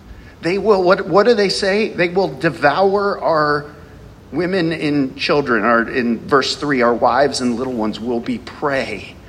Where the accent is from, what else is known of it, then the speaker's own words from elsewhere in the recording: Ohio, United States; I'm from Ohio, for those of you that are guests.